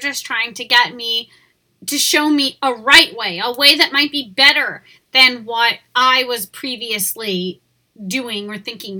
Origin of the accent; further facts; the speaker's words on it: New York, United States; I grew up in a totally different environment growing up on Long Island, which is just really, like, 40 minutes from the city